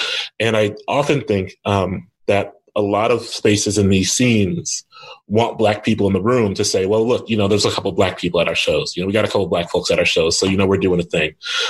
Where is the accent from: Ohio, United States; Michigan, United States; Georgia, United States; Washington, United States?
Ohio, United States; I'm from Ohio, you know, birthplace of funk music.